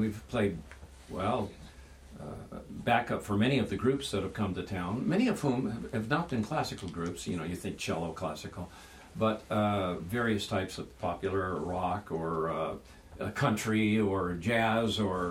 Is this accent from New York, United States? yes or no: no; Los Angeles, California, United States; I was born and raised in Los Angeles.